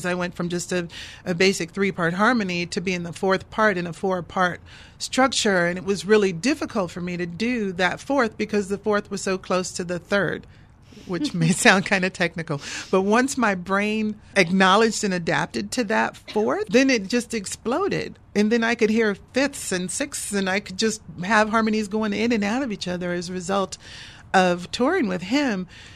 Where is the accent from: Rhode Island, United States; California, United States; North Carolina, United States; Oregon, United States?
California, United States; Los Angeles; Well, I am from Los Angeles, and because my family had been really well known, especially locally, it was really easy.